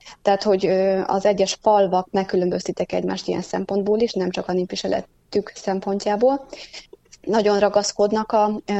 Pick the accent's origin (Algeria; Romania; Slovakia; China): Slovakia; also born or lived in Hungary; szeretnék visszatérni Szlovákiába, a szülőföldemre, és aztán itt kezdtem tanítani